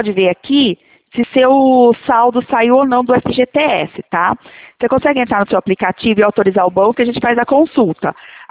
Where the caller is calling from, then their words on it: Leme, São Paulo, Brazil; a DDD17, aqui a gente é de Leme, estado de São Paulo também, tá?